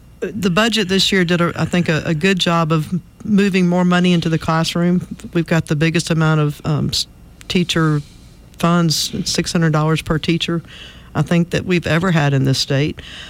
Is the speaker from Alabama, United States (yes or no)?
yes; Montgomery, Alabama, United States; also born or lived in Mobile / Denver; I grew up in Montgomery, lived here most all my life, except for the 5 years Alan and I were in training. He was doing training, and we lived in Mobile for 3 and Denver for 2.